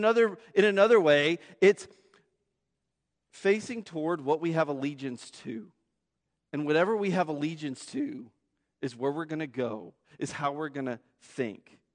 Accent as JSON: {"language": "English", "town": "San Angelo", "region": "Texas", "country": "United States", "tie": "born or raised there", "said": "I mean, I think about how I was raised in San Angelo in West Texas with a certain way of seeing the world"}